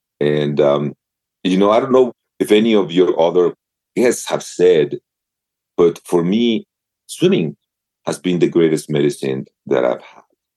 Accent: Mexico; I'm from Mexico.

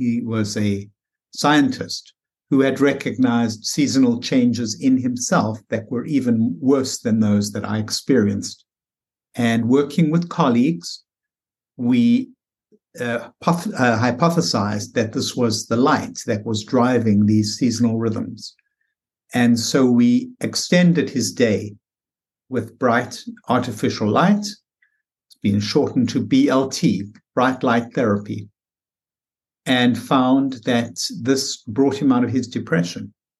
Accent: South Africa; moved away as an adult; now in United States; Well, I am originally South African.

